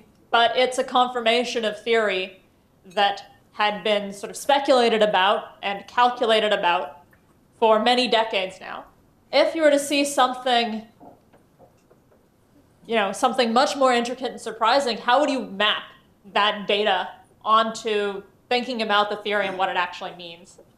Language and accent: English; Colorado, United States; now in Canada; I'm from Colorado. My family's Colombian, but moved to the States when I was young. Went to high school there, went to college at MIT, then went to Harvard for grad school